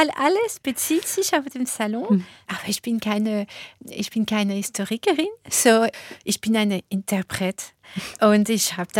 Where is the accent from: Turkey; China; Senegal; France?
France; German is a second language; für mich als Französin, ja, die Laufbahn von der Familie aus Berlin nach Paris